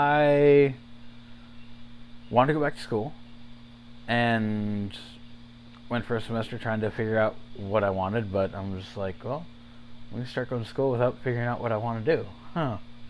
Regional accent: Wisconsin, United States; now in Wichita, United States; No, I grew up in Wisconsin.

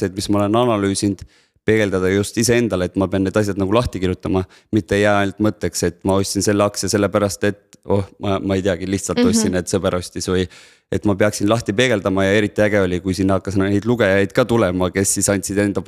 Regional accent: Rakvere, Lääne-Viru County, Estonia; moved away as an adult; now in Tallinn, Estonia; Olen pärit Rakverest ja peale gümnaasiumi tulin Tallinna ja lõpetasin kehakultuuri.

